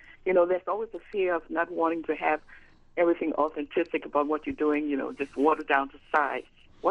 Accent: Liberia; now in Dallas, United States; I'm originally from Liberia.

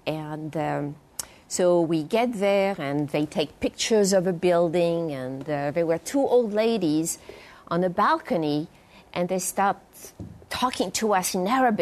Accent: France; first language French; English is a second language; And as far as I was concerned, I was French. I was educated in France. My citizenship was French. My first language was actually also French.

